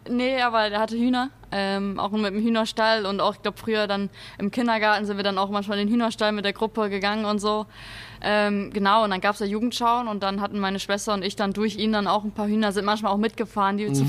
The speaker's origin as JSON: {"language": "German", "town": "Dinklage", "region": "Lower Saxony", "country": "Germany", "tie": "born or raised there", "said": "Dort ist meine Heimat, da bin ich auch aufgewachsen, okay. Aber ist quasi direkt neben Lohne."}